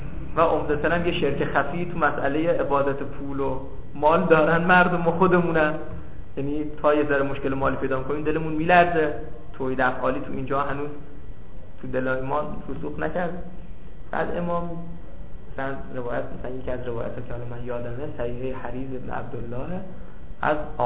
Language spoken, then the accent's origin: Persian; Ahvaz, Khuzestan, Iran; من یکی از مهمترین چیزهایی که براش از اهواز اومدم فقه بود